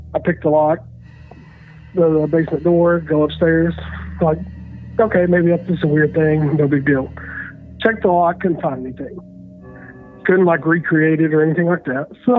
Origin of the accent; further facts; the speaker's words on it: Tennessee, United States; now in Washington, United States; I'm from Tennessee, but I'm calling from DC area.